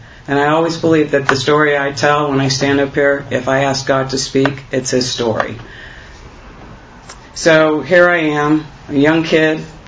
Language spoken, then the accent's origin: English; Tampa, Florida, United States; also born or lived in Canada; We moved a lot, like I said. We moved back to Florida from Canada, and I finished high school here.